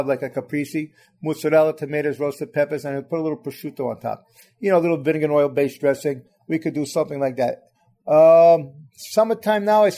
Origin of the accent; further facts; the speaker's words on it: Bronx, New York, United States; also born or lived in Manhattan; When we grew up, I grew up in Manhattan. I was born on Baxter Street, but at 5 years old, we moved up to the Bronx.